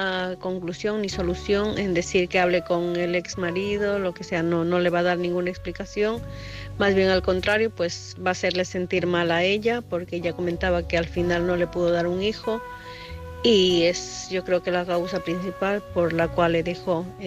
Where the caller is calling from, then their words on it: Santiago de Compostela, Galicia, Spain; de Santiago de Compostela.